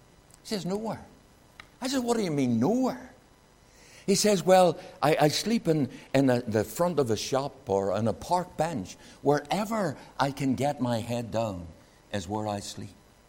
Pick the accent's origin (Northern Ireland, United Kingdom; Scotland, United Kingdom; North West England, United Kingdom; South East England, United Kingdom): Northern Ireland, United Kingdom; Belfast; born or raised there